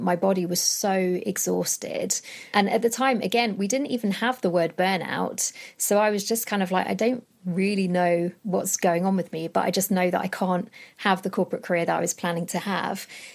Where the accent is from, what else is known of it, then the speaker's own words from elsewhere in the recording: Watford, East of England, United Kingdom; Age 25, 26, I moved down to London. And to be honest, I'm from Watford originally. So that was kind of my stamping ground anyway.